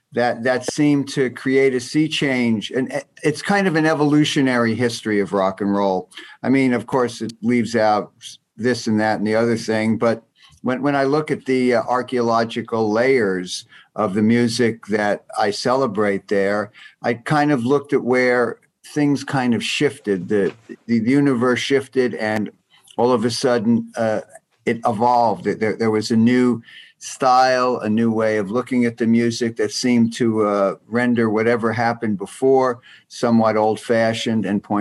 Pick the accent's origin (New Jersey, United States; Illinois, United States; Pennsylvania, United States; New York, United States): New Jersey, United States; previous the bands in my hometown in New Jersey were kind of instrumental